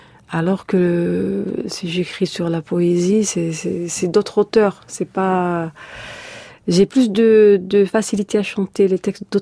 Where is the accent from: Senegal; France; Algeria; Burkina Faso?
Algeria; On a eu de faux problèmes d'identité, en fait, en Algérie. On est des Maghrébins et on nous a toujours voulu nous faire comprendre qu'on était arabes, alors que les Arabes, c'est ceux qui viennent d'Arabie.